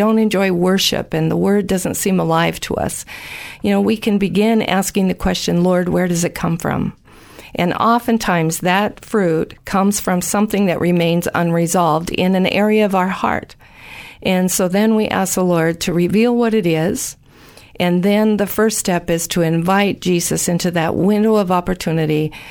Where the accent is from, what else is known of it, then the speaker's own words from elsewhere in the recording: United States; now in Australia; Okay, well, I'm from the States.